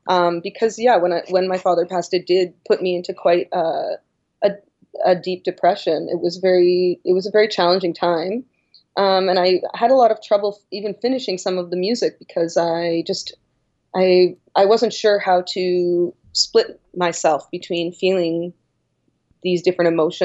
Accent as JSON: {"language": "English", "town": "Toronto", "region": "Ontario", "country": "Canada", "tie": "born there", "said": "I was born in Toronto. I live in Montreal, fairly northern as far as North America goes, although certainly not the furthest north."}